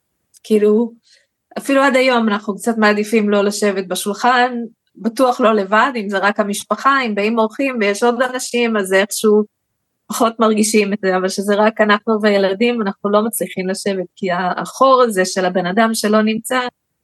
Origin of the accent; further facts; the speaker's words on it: California, United States; now in Israel; אני נולדתי בארצות הברית, הייתי ילדה אמריקאית